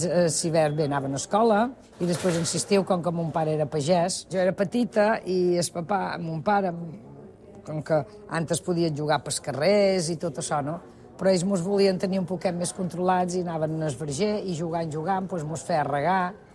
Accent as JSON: {"language": "Catalan", "town": "Mahón", "region": "Balearic Islands", "country": "Spain", "tie": "born there", "said": "vaig néixer dia 6 de gener de 1960. Vaig néixer a Mahó junt amb un germà. Jo som melliza."}